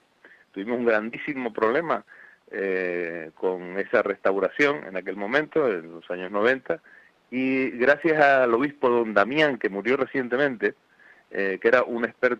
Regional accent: Tacoronte, Canary Islands, Spain; Sí, en la fiesta del Cristo Tacoronte, eso es muy importante.

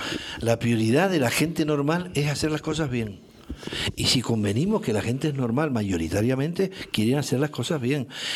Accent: Canary Islands, Spain; Yo que soy de Lanzarote, por decirlo así, soy un piojo pegado desde hace 50 años en Lanzarote.

